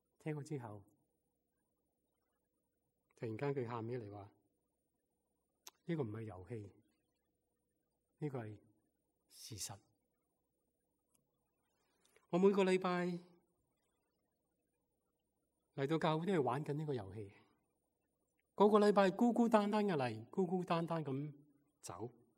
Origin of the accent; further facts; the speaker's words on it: Guangdong, China; now in United States; 我哋系广东人，佢哋系大陆人。我哋讲纯正广东话，佢哋讲普通话普通话。